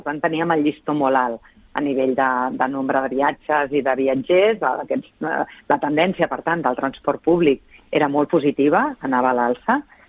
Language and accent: Catalan; Sant Cugat del Vallès, Catalonia, Spain; S'ha de dir que jo, que soc de Sant Cugat del Vallès